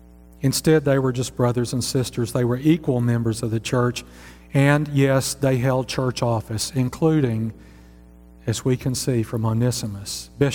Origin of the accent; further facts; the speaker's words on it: Arkansas, United States; I'm from South Arkansas.